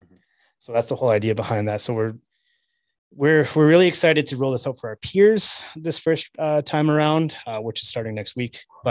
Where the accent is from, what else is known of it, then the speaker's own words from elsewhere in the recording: Medicine Hat, Alberta, Canada; I'm from Medicine Albert. Oh, you're redneck.